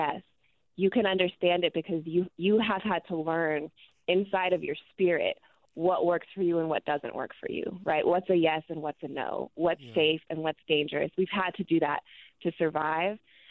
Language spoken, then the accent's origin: English; Atlanta, Georgia, United States; moved away as an adult; also born or lived in New Jersey; now in Durham, United States; I was actually born in New Jersey, and I grew up in Atlanta. And I moved to Durham as an adult.